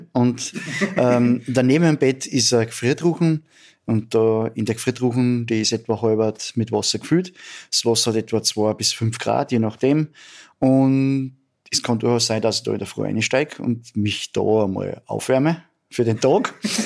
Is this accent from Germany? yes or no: no; Grundlsee, Styria, Austria; also born or lived in Bad Ischl; geboren in Bad Ischl, aufgewachsen am Grundlsee, lange Zeit